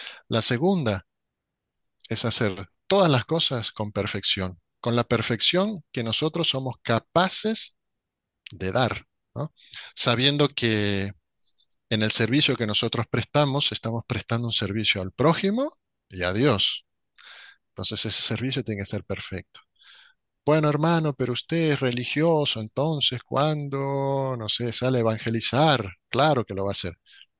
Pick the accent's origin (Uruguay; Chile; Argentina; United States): Argentina; yo soy argentino y estoy en Argentina, pero podría no estar aquí. De hecho, bueno, he vivido en varios países